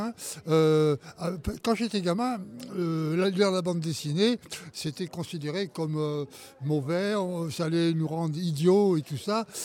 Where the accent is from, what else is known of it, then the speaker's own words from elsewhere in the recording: Angoulême, Nouvelle-Aquitaine, France; Quand je voyageais, que j'expliquais que j'étais d'Angoulême, alors je disais, ben c'est au nord de Bordeaux et c'est à côté de Cognac.